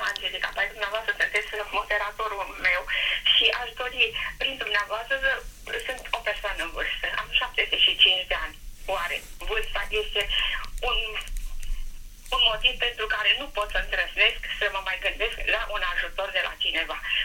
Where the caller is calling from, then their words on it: Bucharest, Romania; Sunt din București